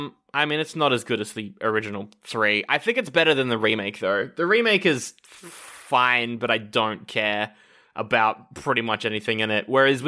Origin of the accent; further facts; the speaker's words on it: Scotland, United Kingdom; I'm from Scotland.